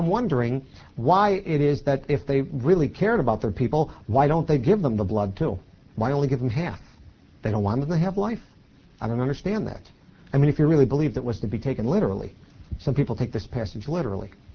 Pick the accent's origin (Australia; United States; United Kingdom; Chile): United States; Poughkeepsie, New York; born there; I was born in 1954. I was born in Poughkeepsie, New York. I've never been to Israel, let alone 19 centuries ago.